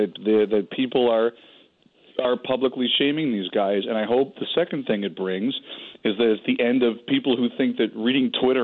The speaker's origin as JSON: {"language": "English", "town": "Toronto", "region": "Ontario", "country": "Canada", "tie": "born or raised there", "said": "I grew up in Toronto."}